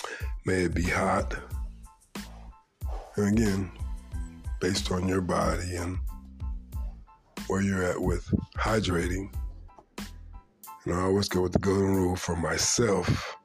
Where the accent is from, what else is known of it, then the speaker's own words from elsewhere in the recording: Texas, United States; I'm a Texan, so our weather changes regularly.